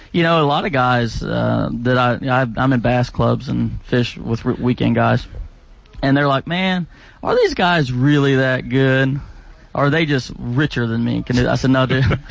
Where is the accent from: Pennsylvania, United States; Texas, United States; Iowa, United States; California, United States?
Texas, United States; Wichita Falls; born there; also born or lived in Houston / Granbury; I was born in Wichita Falls, Texas.